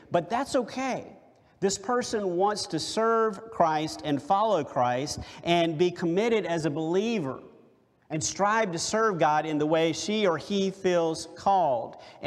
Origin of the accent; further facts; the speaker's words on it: South Carolina, United States; In the church that I grew up in South Carolina